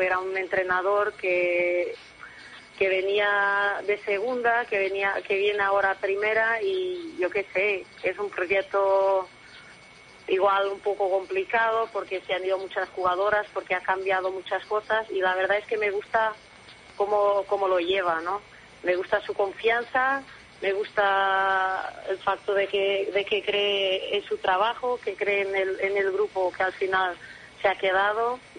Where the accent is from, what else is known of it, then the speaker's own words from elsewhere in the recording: Portugal; Spanish is a second language; Encima que soy portuguesa